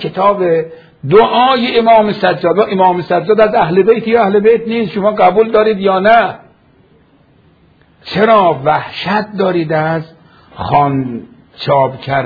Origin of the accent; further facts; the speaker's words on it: Iran; یعنی همین که احساس میکنن که ما از ایران هستیم، از شیعه هستیم،